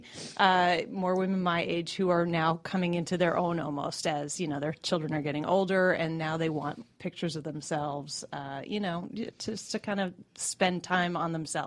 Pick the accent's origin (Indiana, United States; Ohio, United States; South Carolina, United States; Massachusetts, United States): Massachusetts, United States; Boston; moved away as an adult; now in Atlanta, United States; I am a fairly recent transplant to Atlanta. I'm from Boston and moved here about 5.5 years ago.